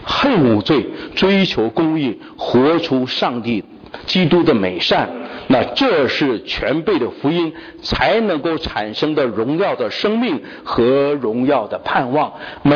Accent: China; 我们中国人叫做扬州出美女啊

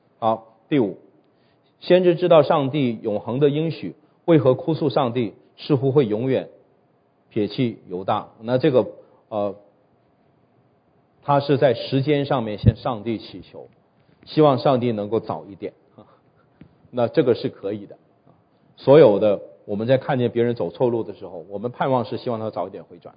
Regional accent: China; 我们中国人有点好脸面啊

